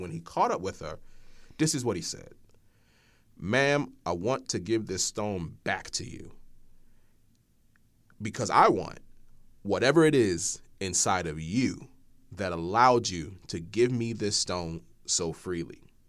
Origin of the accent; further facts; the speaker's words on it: Baltimore, Maryland, United States; Born and raised in East Baltimore. You can look up stats on Baltimore.